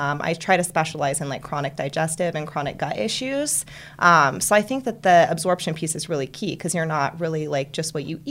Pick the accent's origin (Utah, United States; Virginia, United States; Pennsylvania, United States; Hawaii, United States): Hawaii, United States; now in Colorado, United States; I grew up on Kauai, so very, mm-hmm. very small island